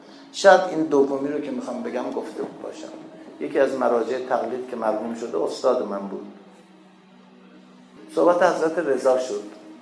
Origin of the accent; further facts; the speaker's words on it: Iran; now in United States; سالی چند تو امریکا زندگی میکنم، … مسلمان هم نیستم. سالی چند بار میام ایران برای اینکه وطنم رو بوش و بشنوم